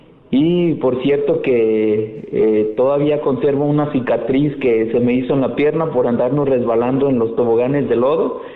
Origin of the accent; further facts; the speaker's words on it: Villahermosa, Jalisco, Mexico; Recuerdo que en nuestra infancia nos íbamos a bañar al arroyo que pasaba por mi pueblo, Villahermosa.